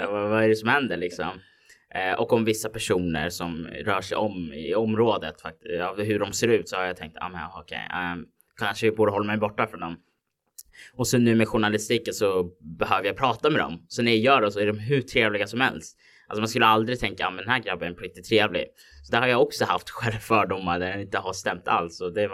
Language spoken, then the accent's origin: Swedish; Stockholm County, Sweden; när jag pratar med dem så tror de inte jag är från Järva alls.